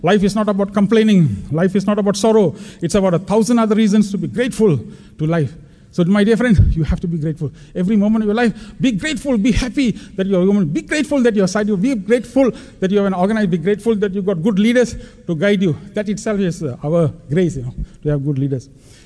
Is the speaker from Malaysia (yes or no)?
yes; Malaysia; my professor at the back, hey, where are you from? Malaysia.